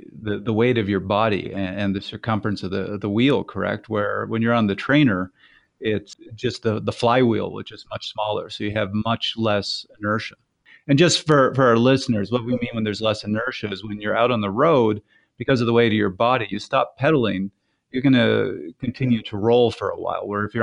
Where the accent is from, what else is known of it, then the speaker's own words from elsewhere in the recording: Canada; And so as the Canadian here, sorry, I'm going to make fun of you really quickly.